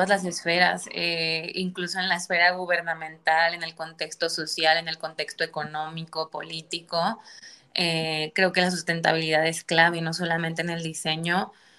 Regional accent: Veracruz, Mexico; yo soy de Veracruz y antes en Veracruz nunca había hecho frío, ahorita hace frío y la gente trae suéter.

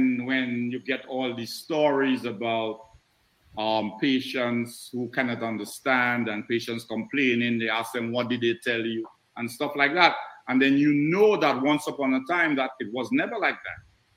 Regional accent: Marigot, Saint Andrew Parish, Dominica; And well, I'm from Marigot, and I couldn't help out in the Creole either.

